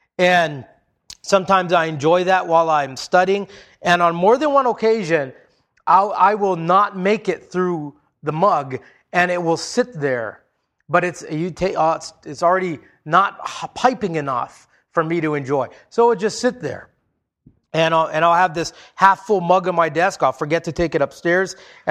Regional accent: Hawaii, United States; I grew up in Hawaii where it can be both hot and humid.

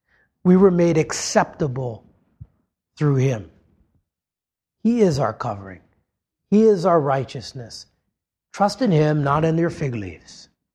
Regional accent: Hawaii, United States; I grew up in Hawaii. There's banana leaves. I would have picked fig leaves.

